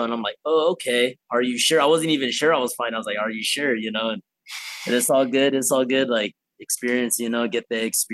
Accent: United States; part of like growing up in America, you know, and I go to gyms or I see gyms doing seminars on like people

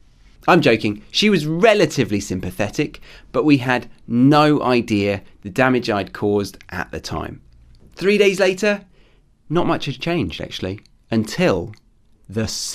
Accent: United Kingdom; now in Australia; I'm a Brit living abroad in Australia

